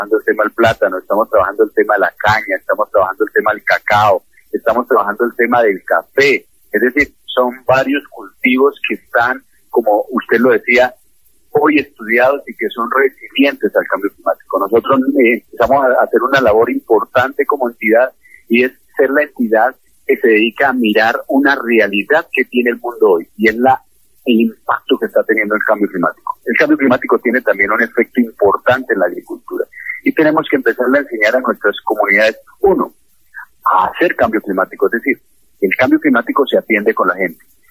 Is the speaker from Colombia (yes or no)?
yes; Colombia; una de las cosas que nosotros tenemos que aprender como colombianos es a empezar a valorarlo poquito.